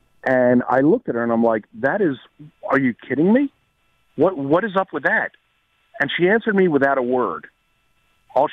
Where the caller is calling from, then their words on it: Montgomeryville, Pennsylvania, United States; I'm actually calling from Montgomeryville.